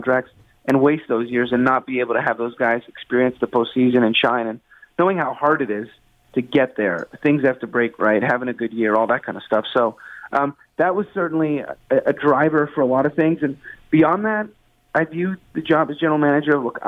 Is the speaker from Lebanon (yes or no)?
no; Canada; And it's a sense of pride in being a Canadian and living in Toronto.